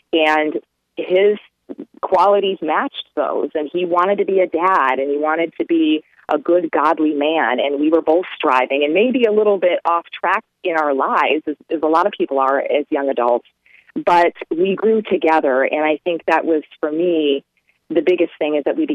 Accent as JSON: {"language": "English", "region": "Ohio", "country": "United States", "said": "He was from Florida. I was originally from Ohio."}